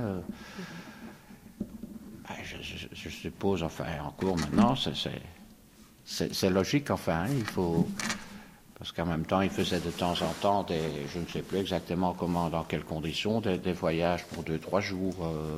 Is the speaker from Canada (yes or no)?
no; Molenbeek, Brussels-Capital Region, Belgium; Mais disons que je suis né à Molenbeek et oui. J'ai toujours habité Molenbeek, donc, mm-hmm. Avec mes parents, qui également étaient des Molenbeekois